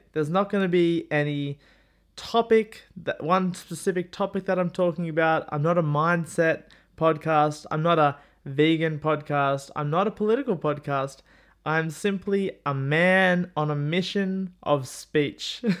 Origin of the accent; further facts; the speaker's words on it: Australia; As an Australian, if you don't know, Australia and New Zealand have this brotherly rivalry